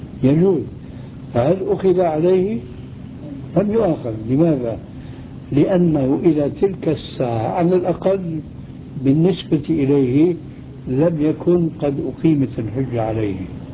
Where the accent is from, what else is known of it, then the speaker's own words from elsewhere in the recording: Syria; عندنا في سوريا يقولون توكلنا على الله عليك